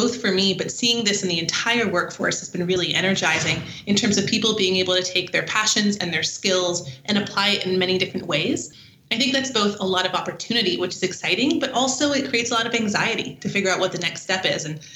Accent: France; I grew up in France originally.

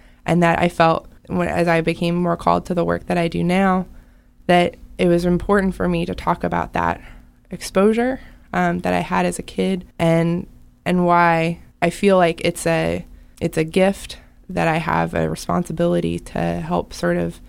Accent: Tulsa, Oklahoma, United States; I think it was those early experiences of growing up in Tulsa, Oklahoma, in the way that I did, going to the schools that I did

